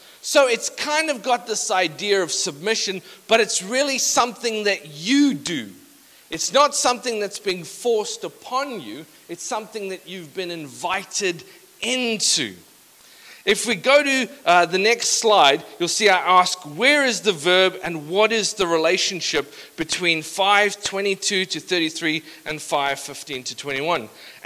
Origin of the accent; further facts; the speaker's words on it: South Africa; I come from a context religiously when I grew up In South Africa, we come from a context that's not mutual in its understanding of marriage.